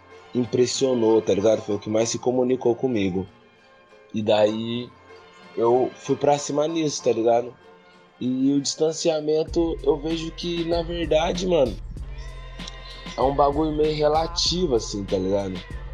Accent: Taubaté, São Paulo, Brazil; E aí eu, por colar com o meu primo e uns amigos lá na minha cidade, de Taubaté

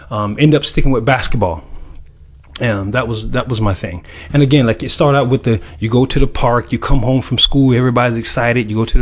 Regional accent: Hampton, South Carolina, United States; born there; I was born in Hampton, South Carolina in August 1969.

